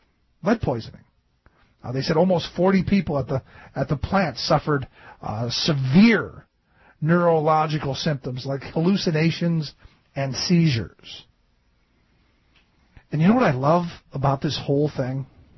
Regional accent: Cleveland, Ohio, United States; Remember, I grew up in Cleveland, home of the Clean Water Act.

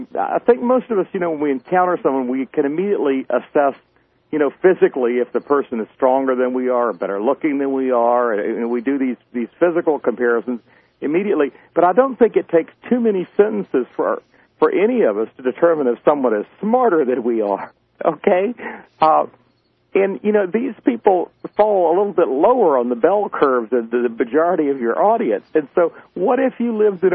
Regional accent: the South, United States; You know, I grew up in the South

